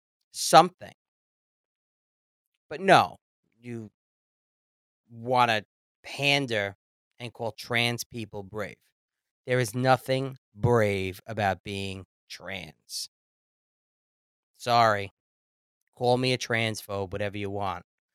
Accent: United States; As an American, I'm embarrassed of the whole trip.

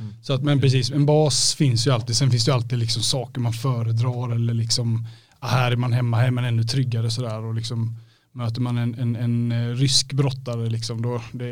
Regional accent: Falkenberg, Halland County, Sweden; now in Gothenburg, Sweden; där är jag uppvuxen. Så att där är rötterna liksom. Så att där har jag ju bott fram tills jag var, ja, det är ju 8-9 år sedan nu som jag flyttade upp till Göteborg då på heltid. Men jag har ju nära koppling till Falkenberg hela tiden.

